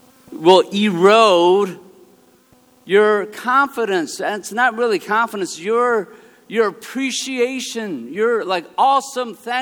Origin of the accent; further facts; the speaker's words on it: Bethesda, Maryland, United States; especially growing up in Bethesda, it was never the case it was popular.